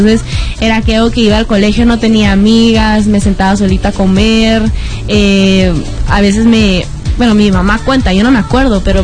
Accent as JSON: {"language": "Spanish", "country": "Guatemala", "tie": "born there", "said": "Mi mamá es guatemalteca y española, y mi papá es 100% chino, nací en Guate. Entonces soy como 50 china, algo española y otro por ciento guatemalteca."}